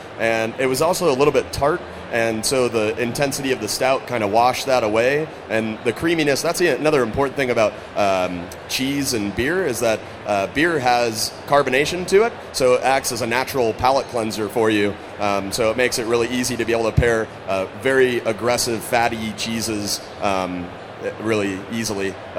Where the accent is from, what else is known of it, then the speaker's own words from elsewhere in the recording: San Diego, California, United States; I grew up in San Diego, so I like spicy stuff. You know, we grew up close to Mexico.